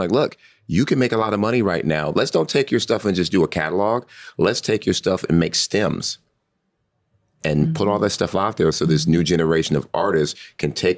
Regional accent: Compton, California, United States; growing up in Compton, I could have gone down one of many numerous paths.

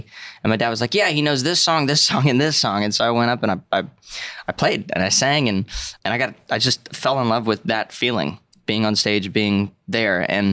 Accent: Breaux Bridge, Louisiana, United States; I grew up in Brobridge, Louisiana. So just outside of Lafayette.

